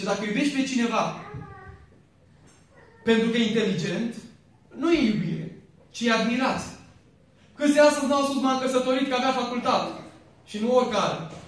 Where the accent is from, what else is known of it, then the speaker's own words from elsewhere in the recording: Târgoviște, Dâmbovița, Romania; Eu sunt din Târgoviște, de fel. M-am născut în Târgoviște și sunt muntean 100%.